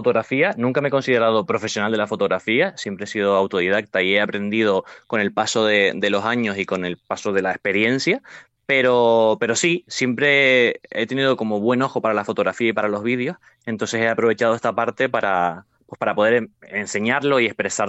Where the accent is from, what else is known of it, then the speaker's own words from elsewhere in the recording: Tenerife, Canary Islands, Spain; Yo soy de Tenerife, empecé aquí en Tenerife